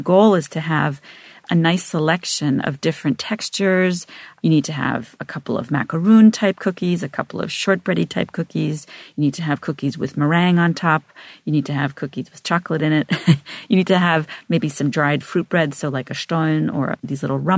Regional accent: Berlin, Germany; also born or lived in Boston; And I was born in Berlin. And when their marriage ended and my father and I moved back to the U.S., my mother actually stayed in Germany. And I sort of commuted between Boston and Berlin for my childhood and young adult years. I ended up going to high school in Berlin.

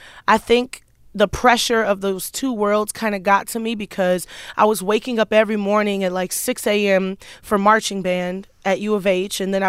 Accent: Houston, Texas, United States; You know, growing up in Houston and freestyle rapping was very first nature to me.

